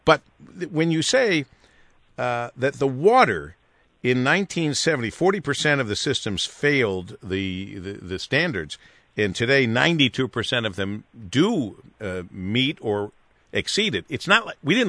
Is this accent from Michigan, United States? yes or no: yes; Monroe, Michigan, United States; and I'm from Monroe, Michigan, indeed